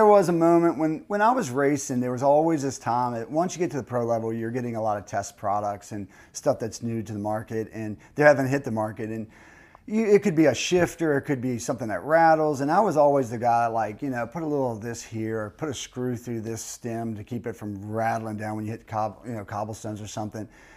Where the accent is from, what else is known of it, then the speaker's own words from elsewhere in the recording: Richmond, Virginia, United States; I grew up in Richmond, Virginia. Born and raised there.